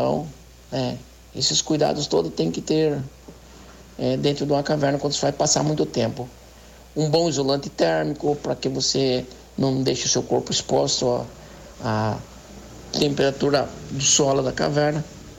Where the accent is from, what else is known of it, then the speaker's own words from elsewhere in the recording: São Paulo, Brazil; born there; O PETAR, o Parque Estadual Turístico do Alto Ribeira, ele, para mim, ele é minha casa, né? O ambiente onde eu vivo, onde eu nasci, tá?